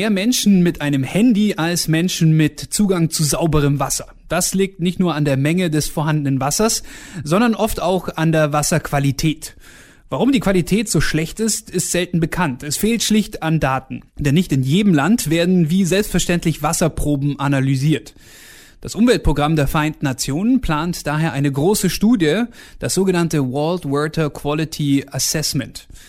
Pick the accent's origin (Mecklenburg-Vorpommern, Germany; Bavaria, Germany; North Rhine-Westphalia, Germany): Bavaria, Germany; Augsburg; Ja, ich komme ja aus Augsburg und ich weiß, was da für Aufführungen manchmal im Stadttheater stattfanden.